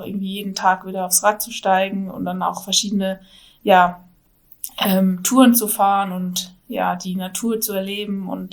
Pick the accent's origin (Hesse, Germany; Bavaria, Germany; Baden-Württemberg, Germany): Bavaria, Germany; now in Münster, Germany; Also ich komme aus der Rhön, es ist der nördlichste Punkt in Bayern sozusagen. Da bin ich aufgewachsen und studiere aber in Münster.